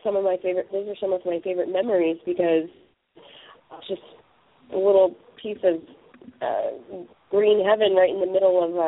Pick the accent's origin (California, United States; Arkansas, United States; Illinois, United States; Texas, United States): California, United States; Pasadena; now in Manhattan Beach, United States; No, I grew up in Pasadena, California.